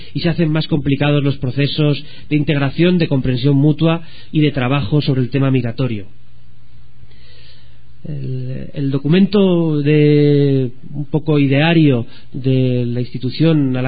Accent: Spain; en particular en mi país, en España

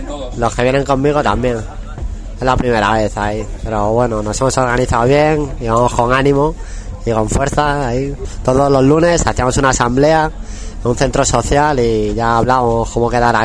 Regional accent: Móstoles, Community of Madrid, Spain; Desde Madrid. Bueno, desde Móstoles, el sur de Madrid.

